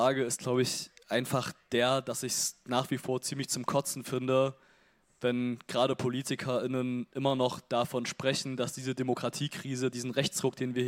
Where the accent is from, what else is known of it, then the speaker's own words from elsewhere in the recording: Zwickau, Saxony, Germany; oder meine stabilen antifaschistischen Friends in meinem Heimatort Zwickau angreifen wollen